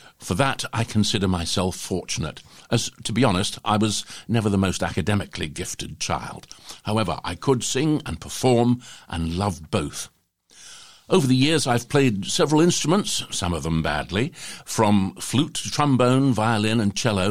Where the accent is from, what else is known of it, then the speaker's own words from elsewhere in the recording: Wales, United Kingdom; I grew up in South Wales.